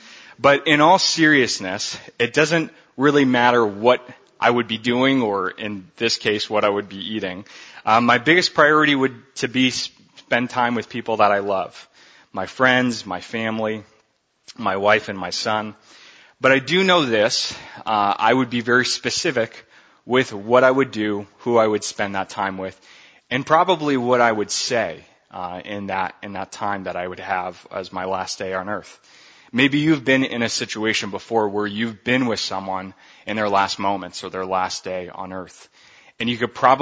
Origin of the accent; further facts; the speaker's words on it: Long Island, New York, United States; Well, for me, I'm from Long Island, New York. So I know my last meal would have to include some real authentic New York pizza.